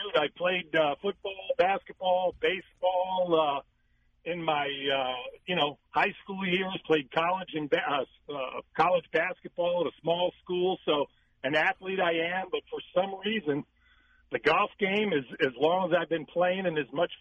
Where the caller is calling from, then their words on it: Phoenix, Arizona, United States; I'm calling from Phoenix, Arizona.